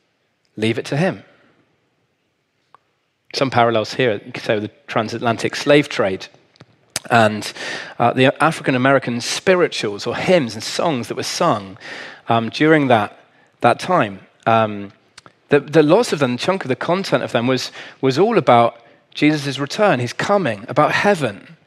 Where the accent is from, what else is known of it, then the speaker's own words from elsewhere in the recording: South West England, United Kingdom; Now, I grew up in Cornwall, the land of combine harvesters, and that doesn't help me know anything about farming